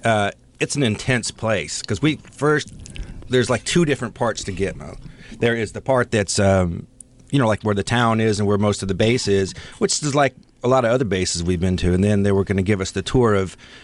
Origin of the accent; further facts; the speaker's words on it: San Francisco, California, United States; I'm originally from San Francisco.